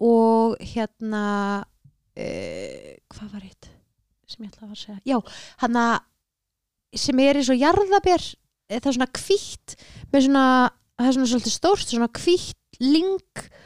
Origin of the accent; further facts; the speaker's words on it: Akureyri, Northeastern Region, Iceland; ég er frá Akureyri